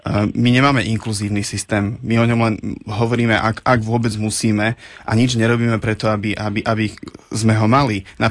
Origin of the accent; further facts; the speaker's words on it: Prešov, Prešov Region, Slovakia; ja nie som Bratislavčan. Akože ak mám teraz používať argument typu, že ja som z Prešova